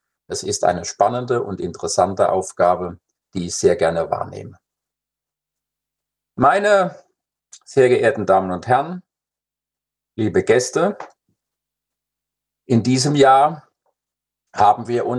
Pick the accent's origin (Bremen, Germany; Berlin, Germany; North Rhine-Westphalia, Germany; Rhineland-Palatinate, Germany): Rhineland-Palatinate, Germany; Frankenthal; in meiner Heimatstadt Frankenthal